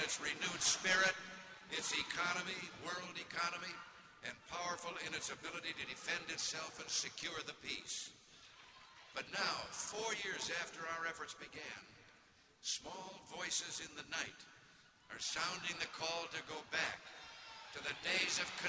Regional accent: Midwest, United States; I'm from the Midwest, and I've always felt that the Midwest, states like this one, are kind of the heartland of America.

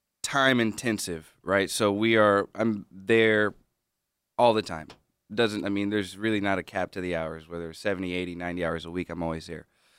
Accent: Houston, Texas, United States; So I was born and raised here in Houston. Moved out to Cyprus in eighth grade

